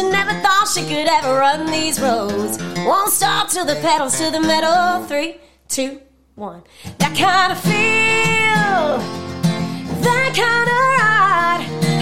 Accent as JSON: {"language": "English", "town": "Hernando", "region": "Mississippi", "country": "United States", "tie": "born or raised there", "also_born_or_lived": "Memphis", "said": "So I was born in Memphis and raised right outside of Memphis in a little town called Hernando, Mississippi."}